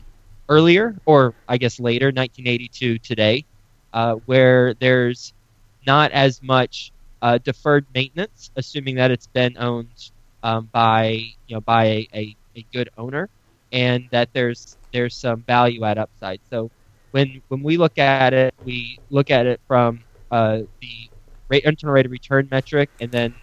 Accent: Fort Worth, Texas, United States; I am originally from Fort Worth. I grew up in Fort Worth, so I know the Dallas-Fort Worth area pretty well.

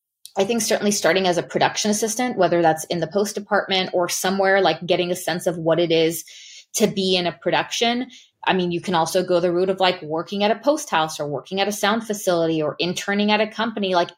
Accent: Glendale, California, United States; Well, I'm Armenian, and my parents immigrated here before they even met, and they got married here. So I was born here in Glendale, which is a very heavily populated Armenian community. I went to an Armenian school. So I was like born and raised here my whole life.

